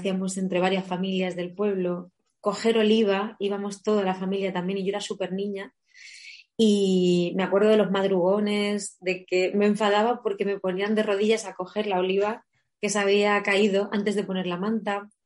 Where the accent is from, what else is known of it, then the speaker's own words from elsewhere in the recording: Letur, Castilla-La Mancha, Spain; also born or lived in Albacete; Me considero una mujer de pueblo. Yo soy nacida en Albacete, pero es cierto que todos mis recuerdos y bueno, mi crianza ha sido en Letur, en el pueblo de mi madre, en la Sierra del Segura de Albacete.